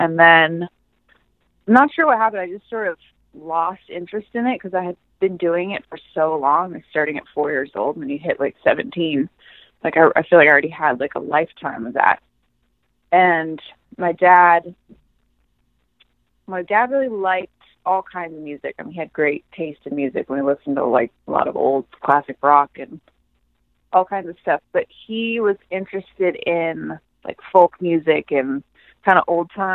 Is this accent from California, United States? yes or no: yes; Santa Rosa, California, United States; I started to play with different bands around my hometown in Santa Rosa.